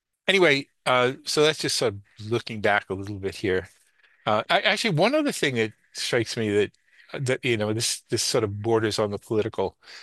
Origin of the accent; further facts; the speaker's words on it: Queens, New York, United States; So I grew up in the Whitestone Flushing area, but Jackson Heights is not far from there